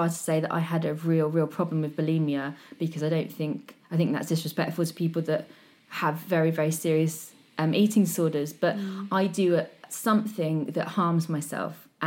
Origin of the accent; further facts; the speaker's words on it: South East England, United Kingdom; I'm from Hampshire. I sound posh. I'm white. I grew up with people who are very wealthy. I went to state school